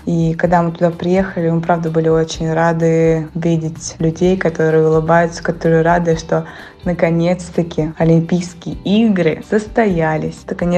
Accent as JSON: {"language": "Russian", "region": "Leningrad Oblast", "country": "Russia", "tie": "born there", "said": "горжусь тем, что я родилась в Ленинградской области."}